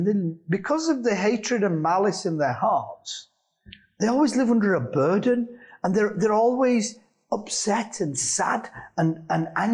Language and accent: English; Azad Kashmir, Pakistan; Say, for example, you travel from, you know, I'm from Kashmir. You travel from Kotli to Islamabad.